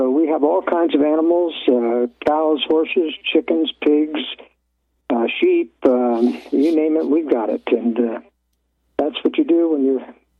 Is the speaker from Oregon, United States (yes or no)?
yes; Portland, Oregon, United States; And I was raised in Portland, Oregon, so that was in the days when it was fairly conservative